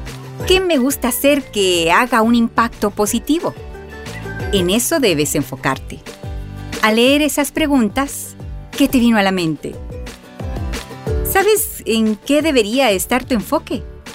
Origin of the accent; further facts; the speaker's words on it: Tecpan, Chimaltenango, Guatemala; Imparto clases en 3 escuelas en Tecpan, de donde soy originaria.